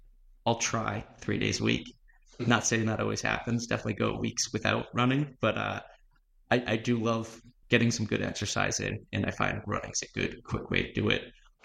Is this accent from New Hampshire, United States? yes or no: yes; Rye, New Hampshire, United States; I grew up in Rye, New Hampshire, and we had like a woodsy backyard.